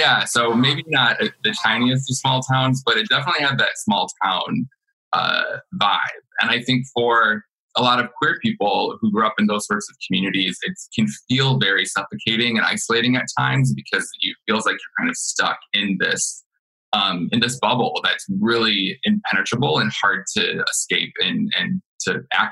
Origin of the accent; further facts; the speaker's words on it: Clio, Michigan, United States; I am from Clio, Michigan